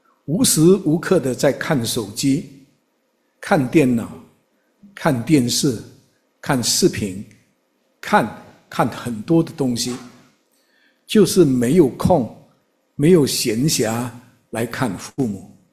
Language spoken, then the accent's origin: Chinese; Malaysia; 我有一次回家乡，我是马来西亚人，我坐在我妈妈身边